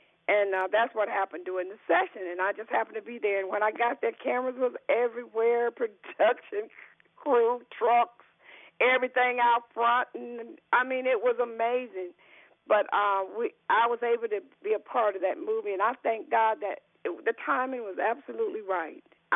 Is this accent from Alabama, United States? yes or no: yes; Alabama, United States; I was raised in Alabama, and I heard three types of music. That was gospel, that was rhythm and blues, and it was country.